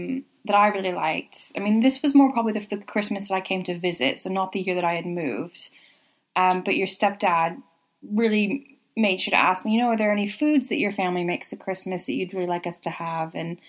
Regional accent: United States; okay, I grew up in America and you grew up in England, but we're both culturally very similar.

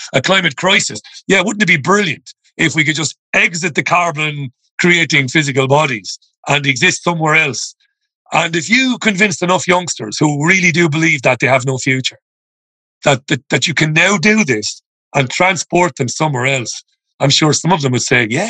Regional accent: Ireland; I'm an Irish guy.

